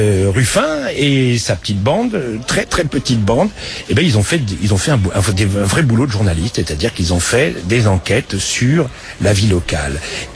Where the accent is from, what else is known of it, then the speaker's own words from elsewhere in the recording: Paris, Île-de-France, France; quand on est parisien comme moi